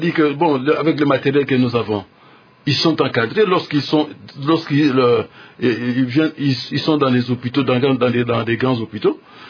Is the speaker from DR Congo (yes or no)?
yes; DR Congo; Chez nous, en République démocratique du Congo, nous n'avons pas ces droits-là.